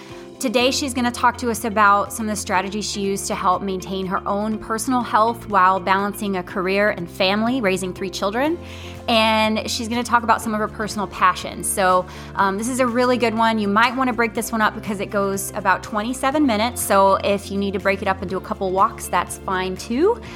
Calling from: Pflugerville, Texas, United States; I am calling from Pflugerville, Texas

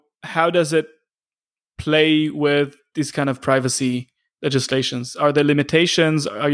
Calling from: Israel; I'm recording from Israel.

